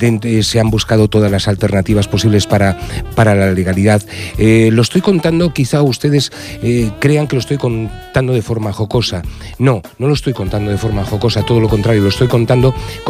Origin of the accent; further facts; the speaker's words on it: Asturias, Spain; born there; now in Catalonia, Spain; Y soy castellano parlante. El hombre lobo nació en los montes de Asturias hace 355 años y se vino a vivir a Cataluña, vino a parar a los montes de Cataluña